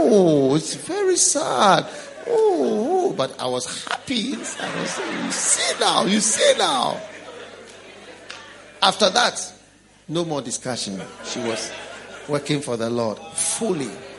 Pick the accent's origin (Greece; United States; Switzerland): Switzerland; Because I'm from Switzerland too.